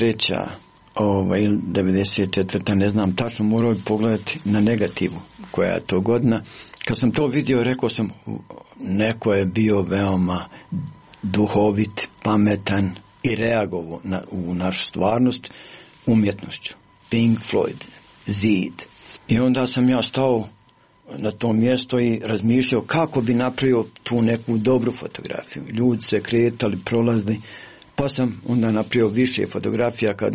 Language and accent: Bosnian; Bosnia & Herzegovina; Ja sam Bosanac, nemoćan, sam.